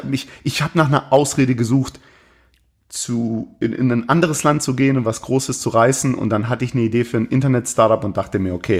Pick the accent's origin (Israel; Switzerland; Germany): Germany; Baden-Württemberg; Ich bin im Schwabenland groß geworden, aber ich hatte durchaus meine Schwierigkeiten, meine kulturellen Schwierigkeiten mit dem Schwabenland.